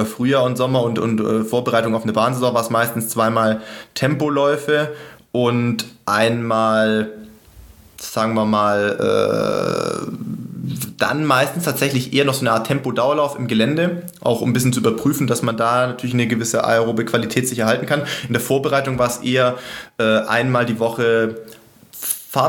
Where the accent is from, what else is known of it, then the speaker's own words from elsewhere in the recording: Sindelfingen, Baden-Württemberg, Germany; also born or lived in Regensburg; wie ich in Sindelfingen, sag ich mal, sportlich groß geworden bin in der Jugend und dann auch in Regensburg